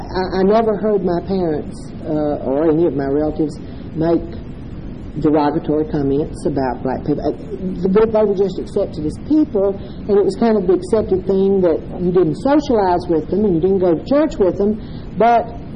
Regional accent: Michigan, United States; also born or lived in Gadsden, Alabama / Boaz, Alabama; I was born in Gadsden, Alabama, and lived in various parts of North Alabama, Gadsden and Boaz, until the age of five, at which time my family, my parents having been divorced when I was a year old, my mother and stepfather and younger sister moved to a small town in southwest Michigan

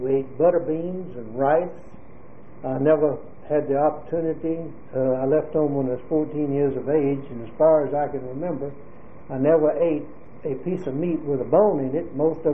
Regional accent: Jacksonville, Florida, United States; born there; I was born in Jacksonville, Florida, June 5, 1921, Duval County, Florida.

